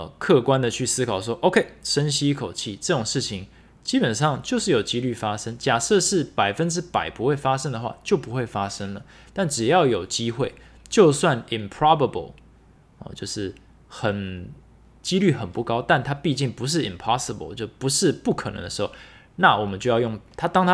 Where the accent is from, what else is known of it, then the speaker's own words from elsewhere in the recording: Taiwan; 我们是生在台湾，我们活在台湾